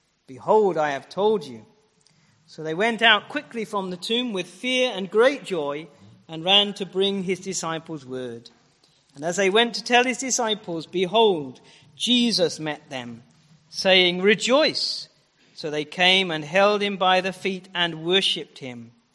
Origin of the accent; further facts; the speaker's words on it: Colchester, East of England, United Kingdom; giving out tracts in the town centre of my hometown of Colchester.